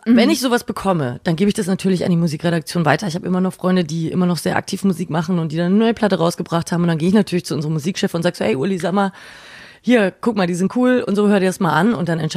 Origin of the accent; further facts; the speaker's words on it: Nuremberg, Bavaria, Germany; Und ich wollte sowieso immer nach Berlin, ist auf jeden Fall größer und hat einen krasseren Radiomarkt als Nürnberg, wo ich herkomme.